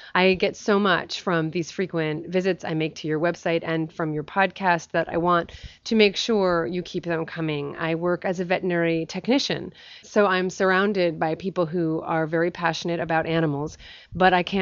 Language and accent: English; East Coast, United States; now in San Francisco, United States; I grew up on the East Coast. I know what extreme seasons are.